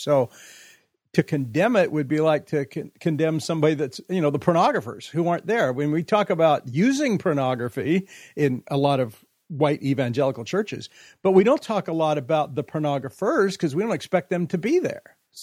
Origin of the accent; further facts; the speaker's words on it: California, United States; In the history of growing up in Central California, in being at ORU, I don't recall racism being condemned from a pulpit ever.